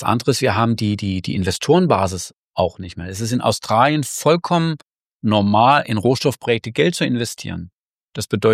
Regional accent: Saxony, Germany; born there; Ich bin selbst im Erzgebirge geboren und der Name bringt es irgendwie schon mit.

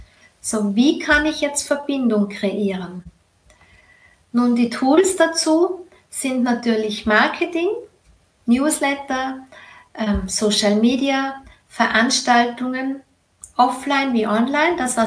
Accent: Vorarlberg, Austria; Ich bin Vorarlbergerin, die schmeißen jetzt das Geld nicht nur beim Fenster raus, die mögen ganz gern gut draufschauen.

